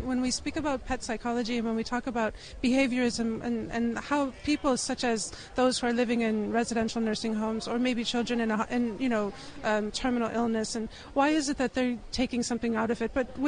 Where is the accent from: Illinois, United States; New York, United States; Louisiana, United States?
Illinois, United States; Chicago; now in Ireland; I come from Chicago originally, but I live here in Ireland now. My family would be Irish.